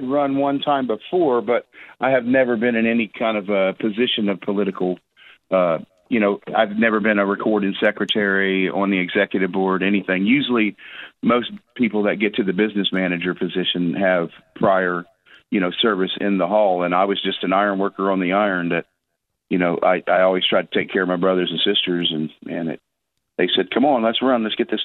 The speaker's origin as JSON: {"language": "English", "town": "Orlando", "region": "Florida", "country": "United States", "tie": "born or raised there", "also_born_or_lived": "29 Palms, California", "said": "came back to my hometown of Orlando."}